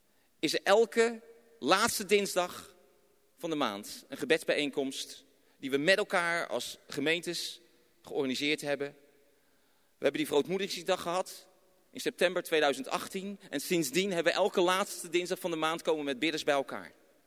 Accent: Rotterdam, South Holland, Netherlands; Maar dat wij als Rotterdammers zeggen van ja Heer, kom, bereid de weg.

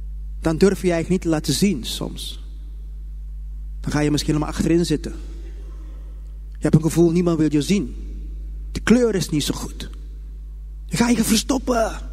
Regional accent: Curaçao; ik kom zelf uit Curaçao. En toen ik op de lagere school zat.

